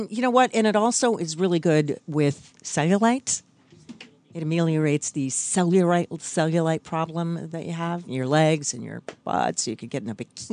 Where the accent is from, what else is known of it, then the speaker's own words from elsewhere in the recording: Sandusky, Ohio, United States; growing up in Ohio, going to many Cleveland shows.